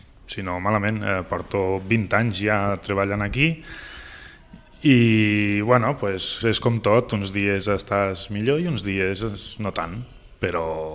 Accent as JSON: {"language": "Catalan", "town": "Flix", "region": "Catalonia", "country": "Spain", "tie": "born or raised there", "said": "la primera escola meua va ser la del meu poble, la de Flix, perquè jo vaig estar allí a l'escola"}